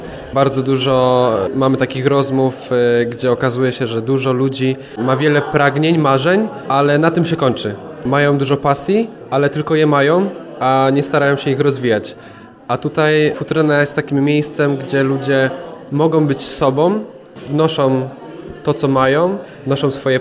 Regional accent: Kalisz, Greater Poland Voivodeship, Poland; jestem z Kalisza.

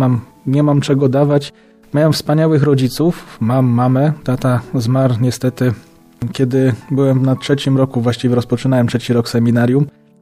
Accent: Sośnie, Greater Poland Voivodeship, Poland; Pochodzę z małej miejscowości Sośnie, znaczy mała, nie mała, bardzo fajna, przyjemna.

